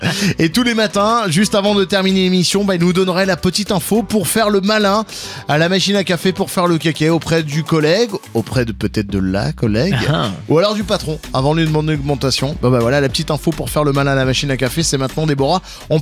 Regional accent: France; On est français.

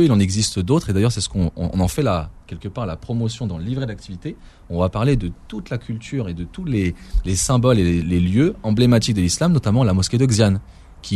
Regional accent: Normandy, France; Je veux dire moi je suis normand, donc moi je voudrais une

